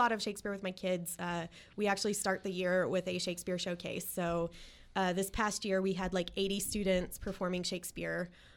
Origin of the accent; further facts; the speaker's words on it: Bandera, Texas, United States; I grew up in Bandera, which is